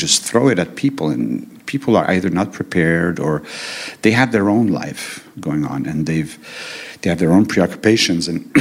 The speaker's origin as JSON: {"language": "English", "region": "Quebec", "country": "Canada", "tie": "born or raised there", "said": "when I was in growing up in Quebec, in high school, you had to there was this compulsory art class."}